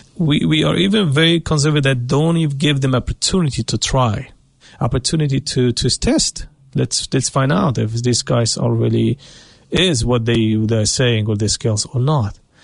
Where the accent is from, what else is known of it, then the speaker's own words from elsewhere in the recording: Iraq; English is a second language; now in New Zealand; So originally I come from a place, we call it like Mesopotamia or Assyria or Middle East of today, and specifically Iraq today. And I come from a community called Assyrian community.